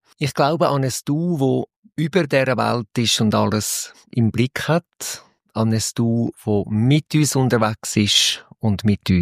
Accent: St. Gallen, Switzerland; ich habe meine Heimat hier. Ich bin auch aufgewachsen in der Nähe von Rapperswil. Bin wieder hierher gekommen vor 4 Jahren. Ins Kapuzinerkloster, als Kapuziner, und lebe tatsächlich an diesem wunderschönen, idyllischen Ort.

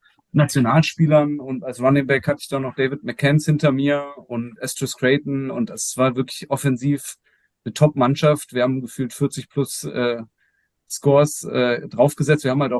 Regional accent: Cologne, North Rhine-Westphalia, Germany; born there; als gebürtiger Kölner

